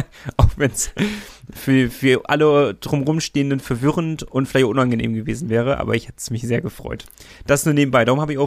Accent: Bremen, Germany; Gerade als Bremer eingefleischter Bremerhavener-Fan

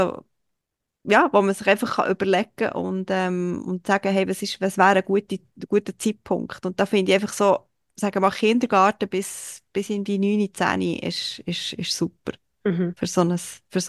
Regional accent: Switzerland; für mich als Schweizerin

